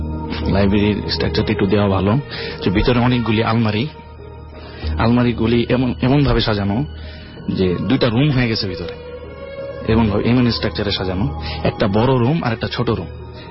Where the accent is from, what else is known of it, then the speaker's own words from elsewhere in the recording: Basabo, Dhaka Division, Bangladesh; now in Kuala Lumpur, Malaysia; আমি বাইরে থাকি, এখানে থাকি সবুজবাগ, বাসাবো থেকে আমি এসেছি।